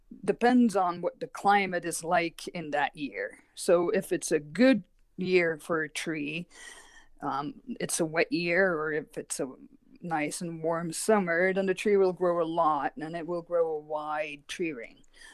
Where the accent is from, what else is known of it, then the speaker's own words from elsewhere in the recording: Belgium; So I did all of my education in Belgium. I'm from Belgium originally.